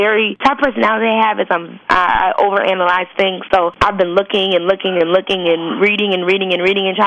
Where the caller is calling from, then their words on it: California, United States; I'm calling from California.